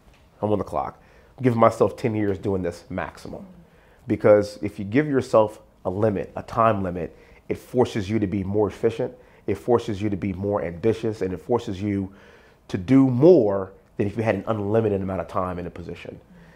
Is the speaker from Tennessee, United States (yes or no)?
no; Houston, Texas, United States; born and raised in Houston, representing the district that I grew up in.